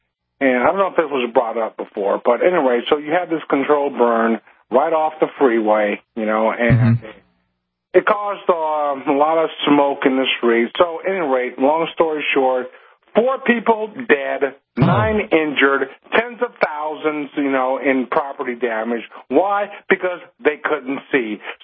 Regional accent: Los Angeles, California, United States; now in Georgia, United States; I'm from Los Angeles, so I'm monitoring that very closely.

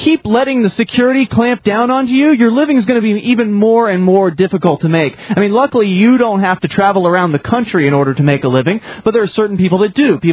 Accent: United States; It's my job as an American, a freedom-loving American, to stand up for them.

